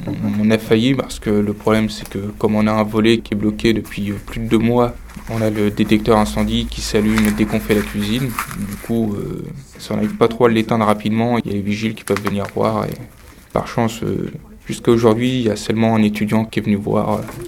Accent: Caen, Normandy, France; moved away as an adult; now in Strasbourg, France; j'ai 20 ans. Je suis en deuxième année de LEA, donc langue étrangère appliquée à l'université de Strasbourg. Je viens à l'origine de Caen, c'est la première année que je passe ici.

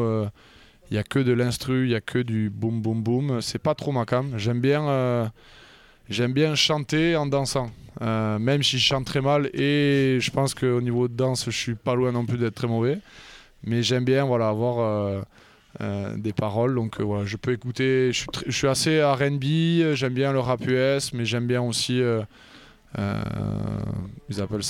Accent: France; Je ne suis pas très fan de la variété française, alors que je suis français.

